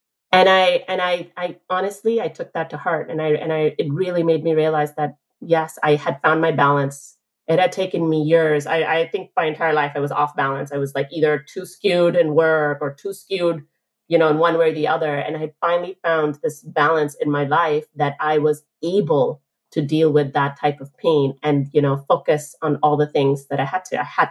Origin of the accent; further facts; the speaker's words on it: Pakistan; I'm originally from Pakistan.